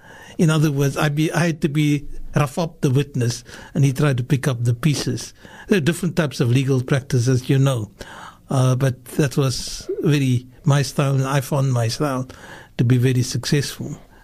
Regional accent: Salt River, Arizona, United States; That's the problem of growing up in Salt River.

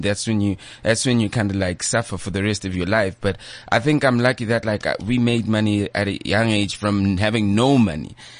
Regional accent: Leondale, Gauteng, South Africa; I'm from like Leondale, I'm from the East Rand. So to be like living here in this side of the world

